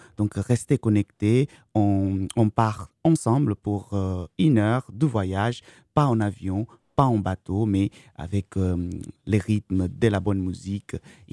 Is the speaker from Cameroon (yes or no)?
no; Angola; now in France; Je viens d'Angola où j'ai dénoncé les trafics de drogue. Cela m'a valu des menaces et je dois chercher protection ici en France.